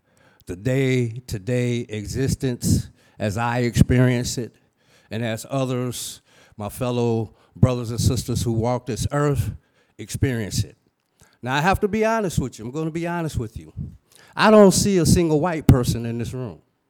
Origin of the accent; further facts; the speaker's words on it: Saginaw, Michigan, United States; moved away as an adult; now in Wisconsin, United States; I'm not originally from Wisconsin. I'm originally from Saginaw, Michigan. In the early 80s, I relocated to Madison, to Dane County, looking for a better life.